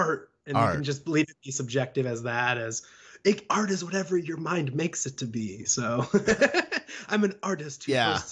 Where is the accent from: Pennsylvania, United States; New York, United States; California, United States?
California, United States; San Diego; I'm from San Diego originally.